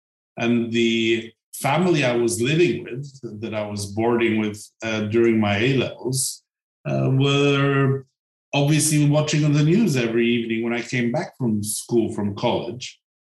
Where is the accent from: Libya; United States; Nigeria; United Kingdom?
Libya; born or raised there; also born or lived in Bulgaria